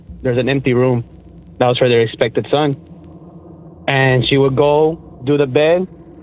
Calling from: McAllen, Texas, United States; Yeah, I'm calling from McAllen, Texas.

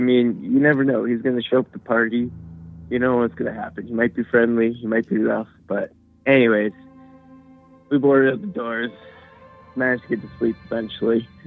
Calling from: Smithers, British Columbia, Canada; I'm calling from Smithers, B.C.

